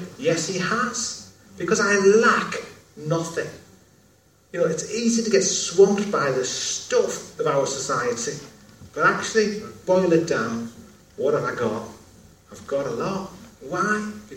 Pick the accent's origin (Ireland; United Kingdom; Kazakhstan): United Kingdom; England; I'm a pastor from England.